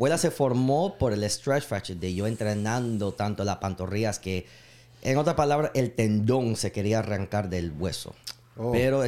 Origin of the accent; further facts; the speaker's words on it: Nicaragua; accent: Nicaraguan; Sí, el acento ahorita mismo se escucha el acento mezclado de Miami. Pero mi acento sí. Volvió puro nicaragüense. Puro nicoya.